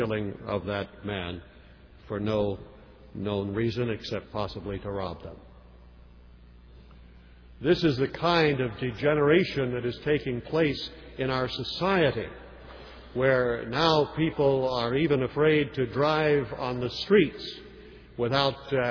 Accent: Fort Lauderdale, Florida, United States; I come from Fort Lauderdale.

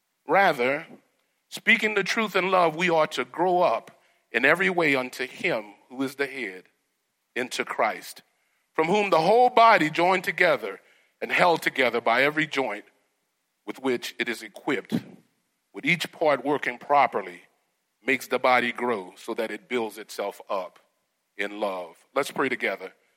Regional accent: Louisiana, United States; And so I'm from Louisiana and I wanted to represent my state

